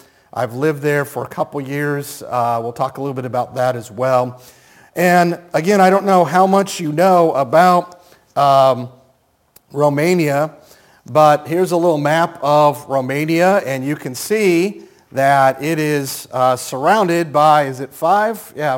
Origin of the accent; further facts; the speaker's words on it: United States; they're asking where I'm from, and they're wondering if I'm from the Ukraine. And I have to tell them, no, I'm from the United States.